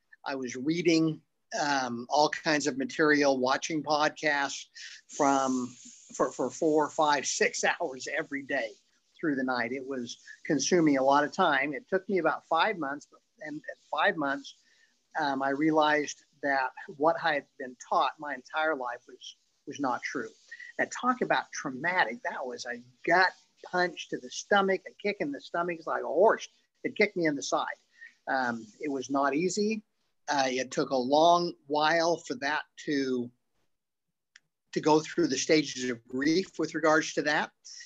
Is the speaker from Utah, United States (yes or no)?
yes; Layton, Utah, United States; moved away as an adult; now in Houston, United States; I'm originally from Layton, Utah. I was raised there. I lived there until I graduated from Brigham Young University and then moved to Houston, Texas.